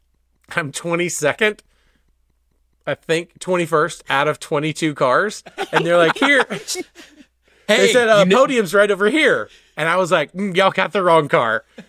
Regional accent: Birmingham, Alabama, United States; I grew up in Birmingham. So I was like, oh, this will be fun. It's close.

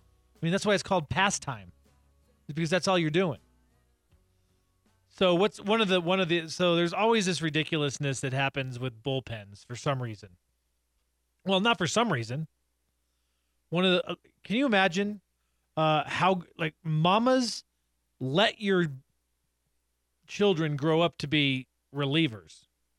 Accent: Boulder, Colorado, United States; born there; I was born in Boulder. I am a CU buff.

